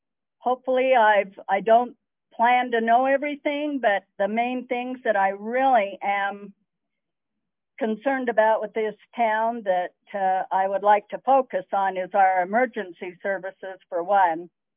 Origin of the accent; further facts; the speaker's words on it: Salt Lake City, Utah, United States; I came out from, we lived in Magna to begin with, and I was born and raised in Salt Lake.